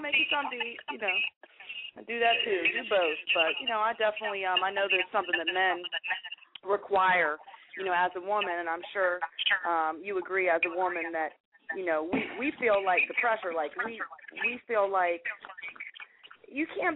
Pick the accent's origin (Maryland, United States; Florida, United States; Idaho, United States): Maryland, United States; now in Atlanta, United States; I'm actually calling from down in Atlanta right now, but I'm from the Maryland, D.C. area.